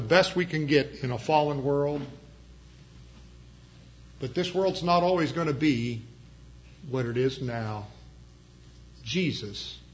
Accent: United States; I'm thankful I'm an American. I thank God for our country.

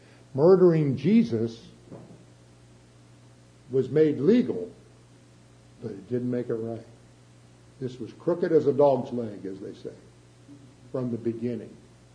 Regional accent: Ireland; since I'm Irish and I have a temper

